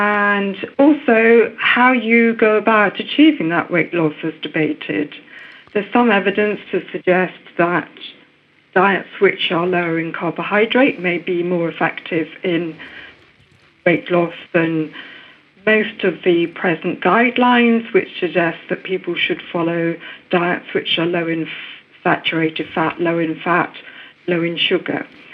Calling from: Aberdeen, Scotland, United Kingdom; Hello, Norman. We are welcome from Aberdeen.

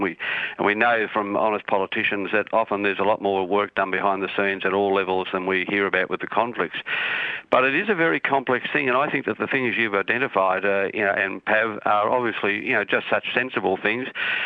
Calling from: Victoria, Australia; I'm calling from Victoria

